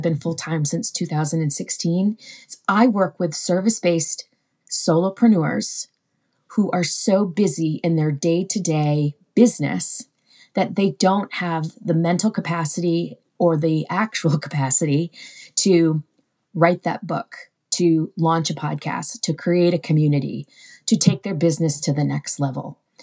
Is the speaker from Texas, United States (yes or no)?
no; Vermont, United States; here in my home state of Vermont